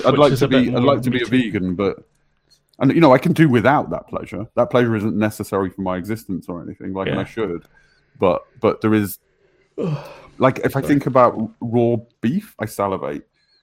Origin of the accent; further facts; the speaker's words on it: England, United Kingdom; I'm English and working class.